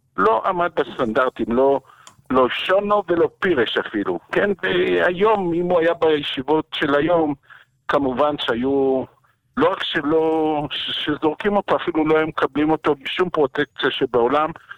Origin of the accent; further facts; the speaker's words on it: Tel Aviv, Tel Aviv District, Israel; born there; אני נולדתי בתל אביב, והוריי זיכרונם לברכה, גרו כל השנים בתל אביב